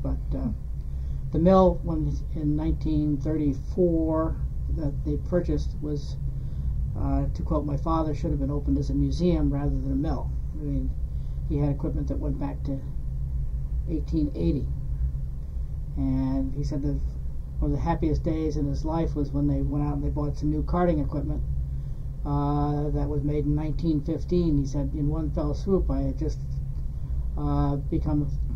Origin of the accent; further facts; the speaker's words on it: Worcester, Massachusetts, United States; I grew up actually outside of Worcester in a small town, but most activity centered around the city.